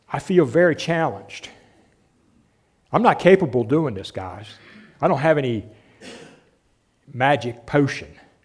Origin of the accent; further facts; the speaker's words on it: Walnut Grove, United States; Yeah, I grew up over here in Walnut Grove.